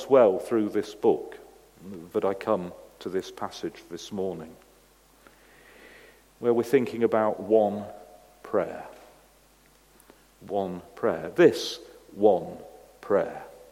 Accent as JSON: {"language": "English", "country": "United Kingdom", "said": "So I couldn't resist being British and saying, no, it's better."}